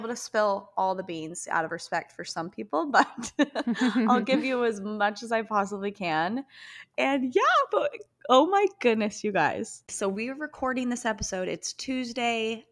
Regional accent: Utah, United States; We are sisters who were born and raised in Utah

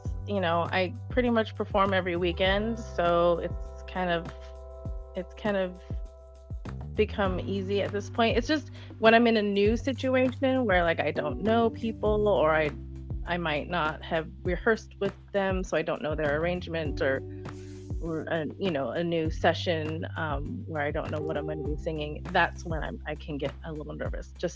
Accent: Burbank, California, United States; Yeah, I grew up in Burbank, California, San Fernando Valley, and okay. I'm still here.

